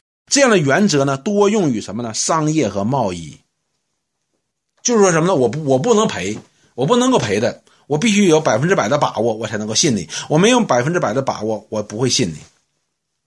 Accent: China; 我们中国人有句话叫耳听为虚，眼见为实。

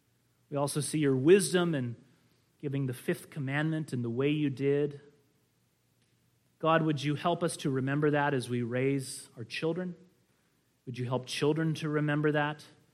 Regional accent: United States; I think the American Revolution, of course, as an American, right?

